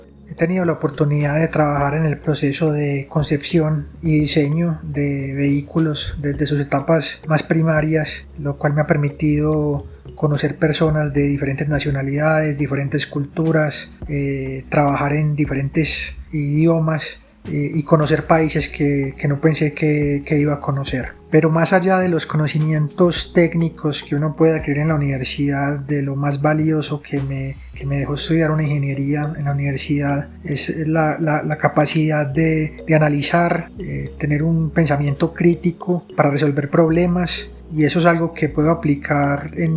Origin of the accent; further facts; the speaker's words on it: Pereira, Risaralda, Colombia; born there; nací en Pereira, soy ingeniero mecánico